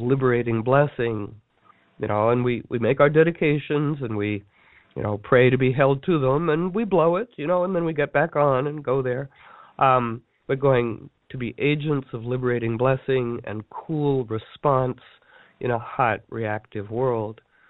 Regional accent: Ecuador; We're from Ecuador.

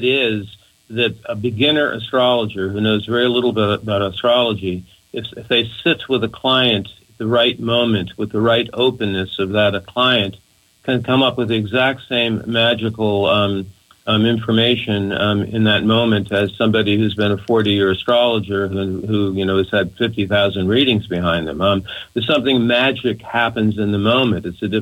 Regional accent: United States; now in Australia; I say, well, I'm an American expat, and I have no idea how it is that 40% of the American population will just accept.

